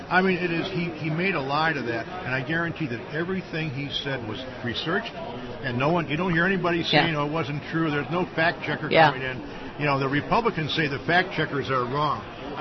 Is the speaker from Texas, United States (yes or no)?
no; Michigan, United States; Well, I'm from Michigan. We've got lower unemployment than the national average.